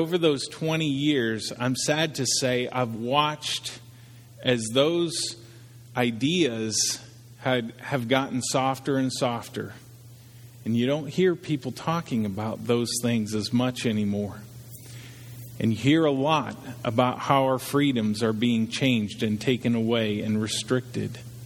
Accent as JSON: {"language": "English", "country": "Canada", "moved": "yes", "lives_now": "United States", "said": "I moved to Tennessee in 1996. I came from Canada, which Canada is not drastically different than America, but it is different."}